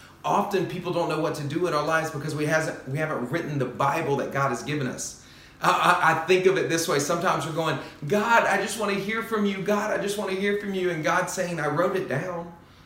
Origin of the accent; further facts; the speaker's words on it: the South, United States; And I was raised in the South of the U.S., very similar to that.